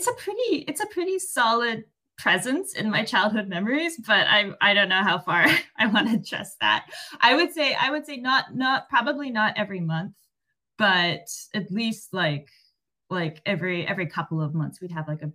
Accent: British Columbia, Canada; now in Cambridge, United Kingdom; I grew up in Canada on the traditional territory of the Nanaimo First Nation

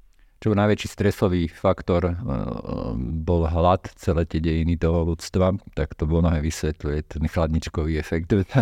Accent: Žilina, Žilina Region, Slovakia; Vyrastal som na takom sídlisku v Žiline, kde som sa tiež cítil osamelý.

